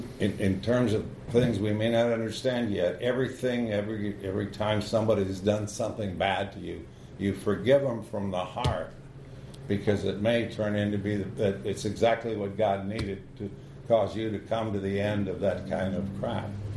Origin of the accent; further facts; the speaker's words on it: Arizona, United States; where I grew up in Arizona, this little box canyon that I've talked about before